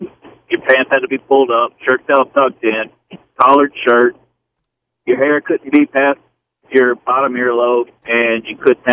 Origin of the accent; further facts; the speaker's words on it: Texas, United States; Hey, I grew up down there in Texas